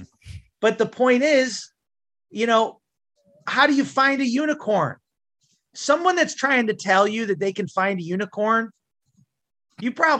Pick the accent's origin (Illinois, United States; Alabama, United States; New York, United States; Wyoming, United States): Illinois, United States; I grew up in Illinois, but I spent enough time in Missouri to tell people I come from the show me state.